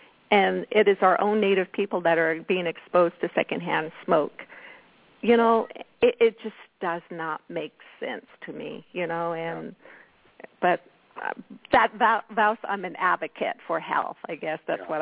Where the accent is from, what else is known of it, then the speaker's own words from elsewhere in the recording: United States; I totally, totally respect it as a Navajo woman, born and raised on Navajo Nation.